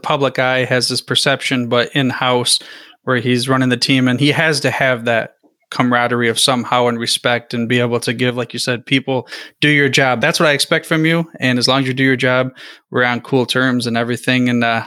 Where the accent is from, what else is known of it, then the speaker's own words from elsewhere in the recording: the South, United States; And from a viewpoint, being a Southerner and that kind of thing